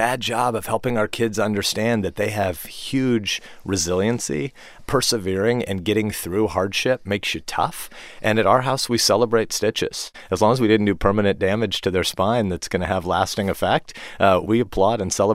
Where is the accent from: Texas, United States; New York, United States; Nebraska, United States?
Nebraska, United States; I'm from a farm town that, when I was a kid, was about an hour outside of Omaha. Now it's about 20 minutes outside of Omaha.